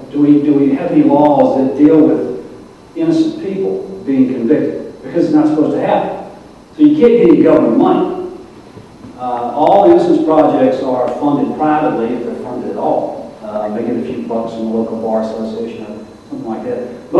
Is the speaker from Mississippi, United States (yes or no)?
yes; Mississippi, United States; And Mississippi, my home state, there's been almost no innocence activity in that state.